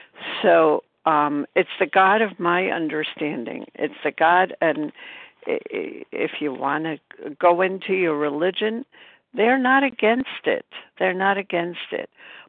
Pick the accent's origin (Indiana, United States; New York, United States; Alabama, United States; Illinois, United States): New York, United States; Brooklyn; I'm from Brooklyn, New York.